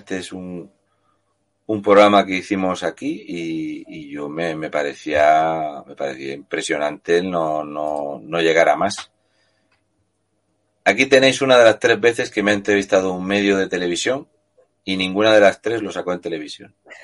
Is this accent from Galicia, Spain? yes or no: no; Region of Murcia, Spain; Y como somos tontos y de Murcia, vimos unas vacas y nos paramos a echarles una foto.